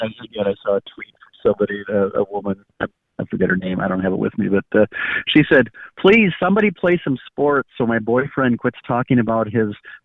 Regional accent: Minnesota, United States; When I interviewed for a job one time, they found out I was from Minnesota

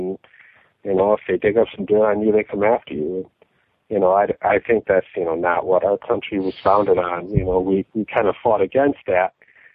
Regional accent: Rochester, New York, United States; born there; Rochester. So I live in Rochester. I was born in Rochester and Highland Hospital.

